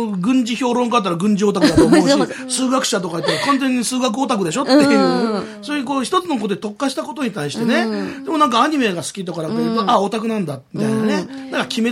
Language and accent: Japanese; Yokohama, Kanagawa, Japan; 同じ横浜に生まれ育ってね。